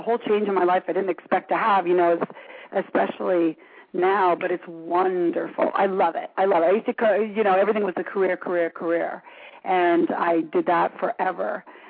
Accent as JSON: {"language": "English", "country": "Canada", "moved": "yes", "lives_now": "United States", "said": "I mean, I came from Canada, and I never thought that I would be working in Hollywood"}